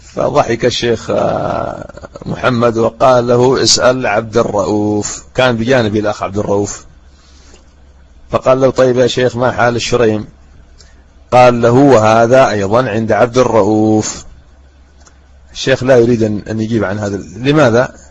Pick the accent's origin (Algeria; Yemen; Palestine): Yemen; حتى عندنا هنا في اليمن